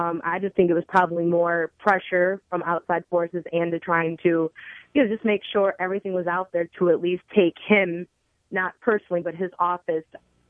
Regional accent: Detroit, Michigan, United States; And, you know, I'm from Detroit. I understand the quickness to think the worst.

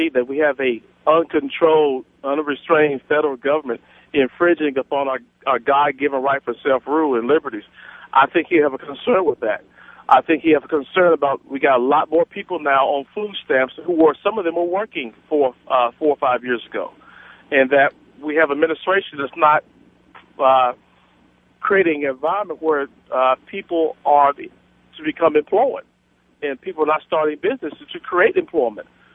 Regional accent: Alabama, United States; When I grew up in Alabama, I thought George Wallace was a Republican.

